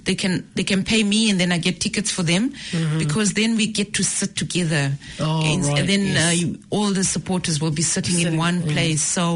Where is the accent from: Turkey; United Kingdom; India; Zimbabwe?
Zimbabwe; first language Shona; English is a second language; I'm from Zimbabwe originally.